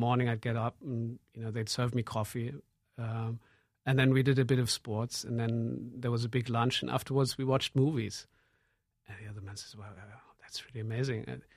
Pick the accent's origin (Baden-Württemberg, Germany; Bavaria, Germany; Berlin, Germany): Berlin, Germany; You must see, I come from Berlin.